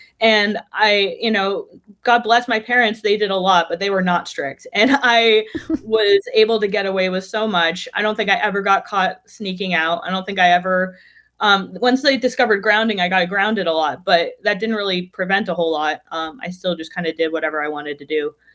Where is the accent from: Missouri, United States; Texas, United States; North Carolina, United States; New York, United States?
New York, United States; New York City; So when you say, like, well, how is it growing up in New York? it was a trial by fire. I grew up really quickly.